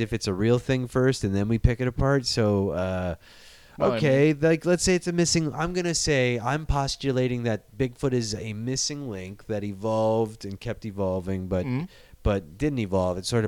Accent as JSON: {"language": "English", "region": "Midwest", "country": "United States", "tie": "born or raised there", "said": "Like growing up in the Midwest, I remember reading about this."}